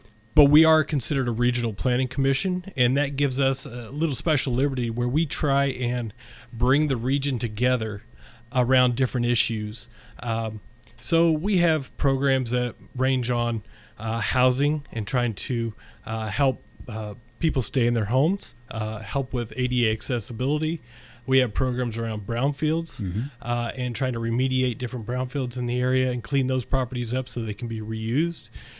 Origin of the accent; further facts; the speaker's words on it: Linton, Indiana, United States; now in Washington, United States; Well, I grew up in the area. I grew up in Linton, Indiana, moved to Washington about 10 years ago